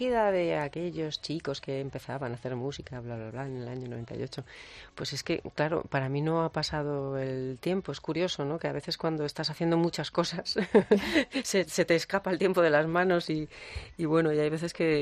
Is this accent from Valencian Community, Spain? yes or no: no; Zaragoza, Aragon, Spain; born there; aunque yo soy más de río porque nací en Zaragoza